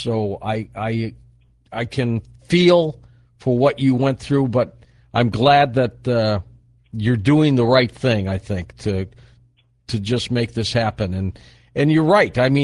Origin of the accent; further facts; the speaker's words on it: Detroit, Michigan, United States; born there; Whereabouts? Because, you know, I was born in Detroit.